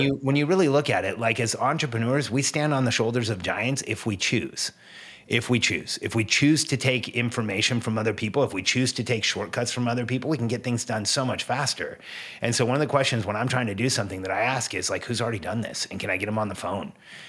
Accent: Mexico; I wasn't born in the States. I grew up in Mexico. So I think I look at it a little different.

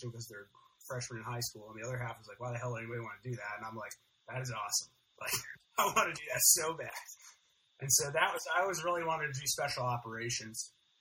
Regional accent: United States; It was my duty as an American, I felt like.

